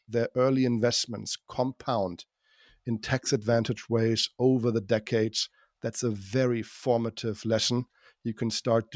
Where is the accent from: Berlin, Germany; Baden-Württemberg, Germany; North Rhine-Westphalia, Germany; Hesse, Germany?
North Rhine-Westphalia, Germany; Düsseldorf; a certain part of my hometown of Düsseldorf, Germany.